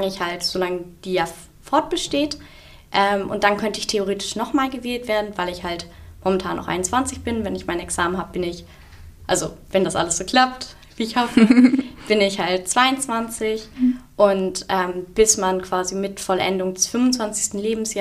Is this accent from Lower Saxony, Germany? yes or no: yes; Hanover, Lower Saxony, Germany; ich komme aus Hannover